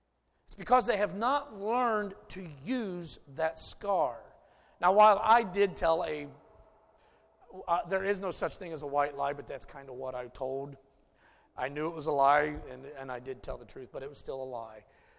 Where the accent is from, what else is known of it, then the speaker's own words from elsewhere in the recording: United States; You know, I come from Podunk, Morrow County. You know, wasn't nothing happening back then. You know, it's like I'm just a little white boy from Styx in Morrow County.